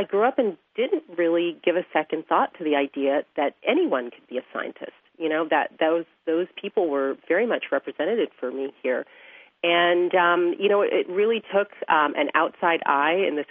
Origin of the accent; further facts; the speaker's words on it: Hampton, Virginia, United States; Well, Chris, I grew up in Hampton, Virginia. That's where I am right now.